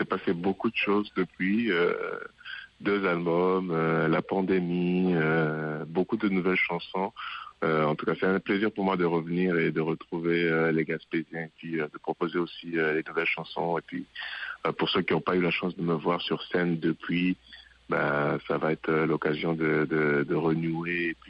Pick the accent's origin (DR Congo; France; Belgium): DR Congo; born there; Moi, je suis né au Congo et en arrivant ici